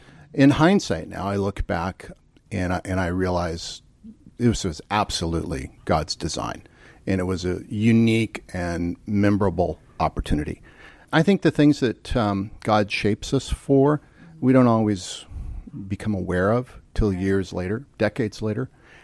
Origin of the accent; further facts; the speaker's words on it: San Jose, California, United States; Yeah, I grew up in San Jose, California, which when I was growing up, nobody thought of as part of Silicon Valley.